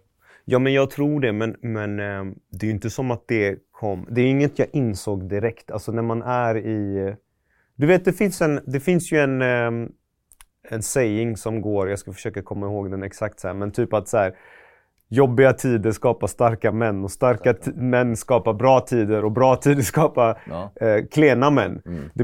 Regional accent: Gothenburg, Västra Götaland County, Sweden; Jag är från Västra Frölunda-hållet. Jag bodde i typ Högsbo, Penninggången. Jag har hängt lite i Majorna.

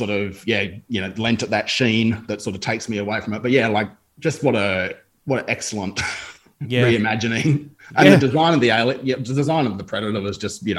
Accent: Broken Hill, New South Wales, Australia; Well, I grew up in Broken Hill in Western New South Wales.

